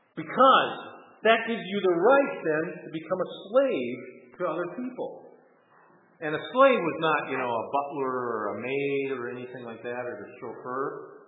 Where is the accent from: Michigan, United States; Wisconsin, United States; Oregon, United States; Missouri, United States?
Wisconsin, United States; that I grew up in Wisconsin, that I'm a loyal Packer fan.